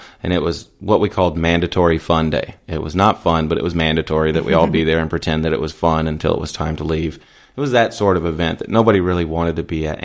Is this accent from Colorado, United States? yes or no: no; Texas, United States; I mean, I'm from Southeast Texas where it's beautiful sometimes.